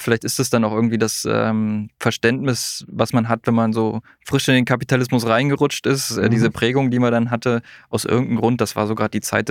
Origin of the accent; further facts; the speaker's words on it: Wittenberg, Saxony-Anhalt, Germany; Ursprünglich komme ich aus der Lutherstadt Wittenberg, bin dort groß geworden, habe BWL studiert